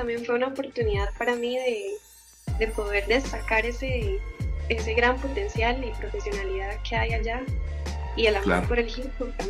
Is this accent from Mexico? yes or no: no; San José, Costa Rica; also born or lived in Heredia; Sí, originaria aquí de los barrios de San José. Y pues sí, he vivido como en Heredia también. Cuando estuve haciendo el EP al inicio, estaba viviendo en Heredia, sí.